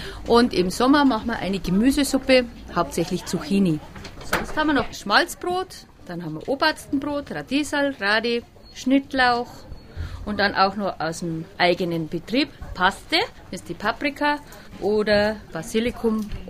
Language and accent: German; Nonnenhorn, Bavaria, Germany; Wir kommen von Nonnenhorn am Bodensee.